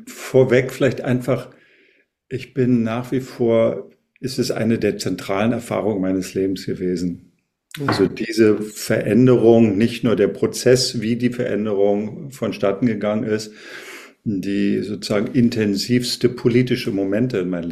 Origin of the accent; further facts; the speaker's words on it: Berlin, Germany; Ich bin ja in Berlin aufgewachsen